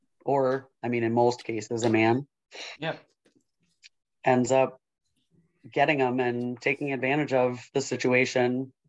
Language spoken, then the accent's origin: English; Madison, Wisconsin, United States; But I mean, growing up in Madison